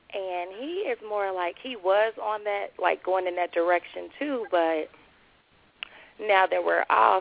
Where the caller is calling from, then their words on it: Cincinnati, Ohio, United States; I'm calling from Cincinnati, Ohio.